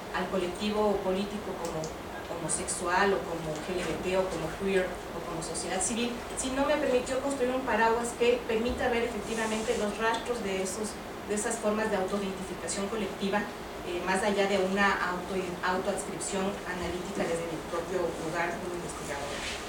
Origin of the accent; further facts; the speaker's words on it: Ecuador; porque yo soy ecuatoriana